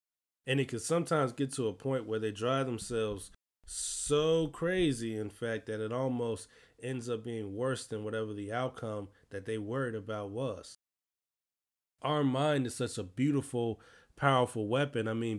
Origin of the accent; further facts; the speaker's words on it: Chicago, Illinois, United States; I'm from Chicago.